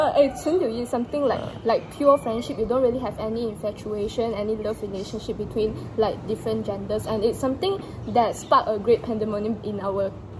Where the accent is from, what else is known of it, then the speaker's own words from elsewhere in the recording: Malaysia; English is a second language; that's something I love about Malaysian, like being a Malaysian